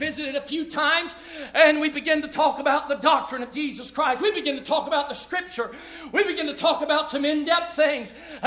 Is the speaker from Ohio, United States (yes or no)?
yes; Ohio, United States; I was born in Ohio. I was raised in Ohio. And I've lived in Ohio all my life.